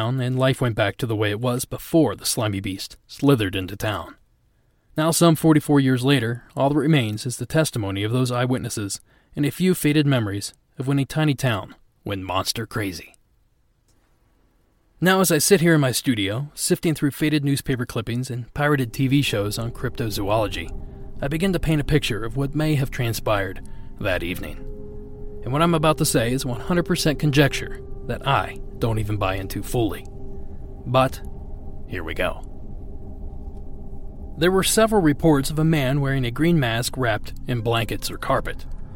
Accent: Midwest, United States; And listen, I grew up in the Midwest.

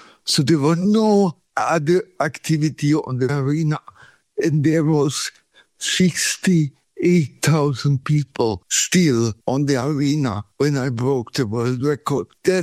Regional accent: Sweden; now in Thailand; since I grew up in Sweden

